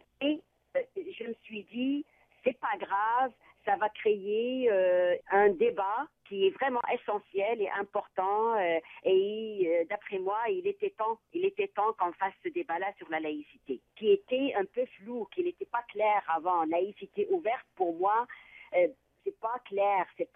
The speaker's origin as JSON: {"language": "French", "country": "Tunisia", "moved": "yes", "said": "Quand j'ai quitté la Tunisie, durant les années 90, les signes religieux et donc le voile étaient interdits dans tous les établissements publics en Tunisie."}